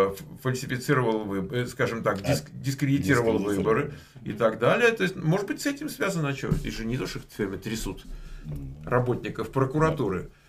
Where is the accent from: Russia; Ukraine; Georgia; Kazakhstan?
Russia; Moscow; moved away; Но я же тоже из РФ, да. Я вот в Москве родился, вырос там и так далее. Но тоже вот релоцировался, как вы выражаетесь. На постоянное место жительства.